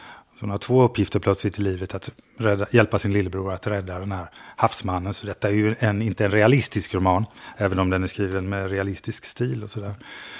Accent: Falkenberg, Halland County, Sweden; Jag skulle gärna vilja återvända till min hemstad Falkenberg igen.

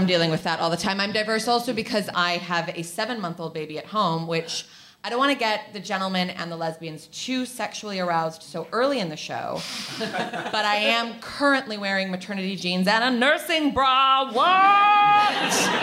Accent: Chicago, Illinois, United States; Well, I'm from Chicago, and we were both chatting before.

